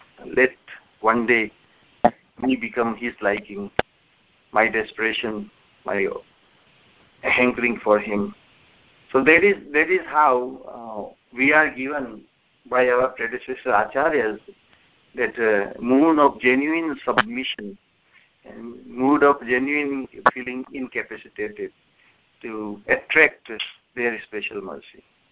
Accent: India; although we come from India, but we never felt that kind of, I never felt that kind of hankering for Vrindavan

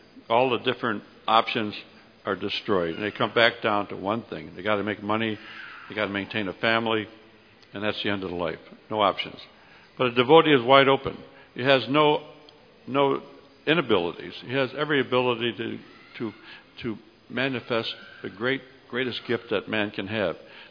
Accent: New York, United States; I've gone back to my hometown, upstate New York.

